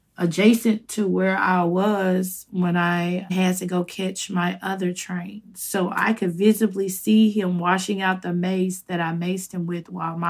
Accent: Memphis, Tennessee, United States; I'm from Memphis, Tennessee.

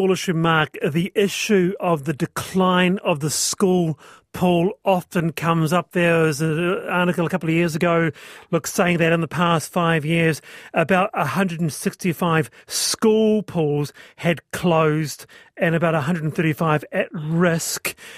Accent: the Prairies, Canada; For goodness sake, I grew up on the Canadian prairies and we had school swimming for 5 to 6, all aimed at survival.

